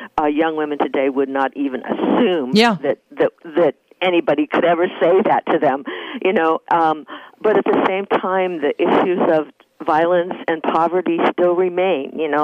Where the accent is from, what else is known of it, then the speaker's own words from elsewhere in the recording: California, United States; First of all, I was from California, and I'm sure that 85% of them were from the East Coast.